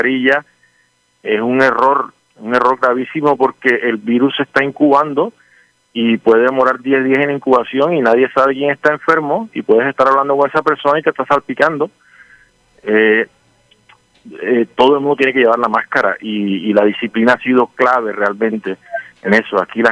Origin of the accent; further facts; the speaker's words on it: Cartagena, Bolívar, Colombia; now in China; soy de Cartagena, Colombia, y ahí al lado tuyo en Barranquilla.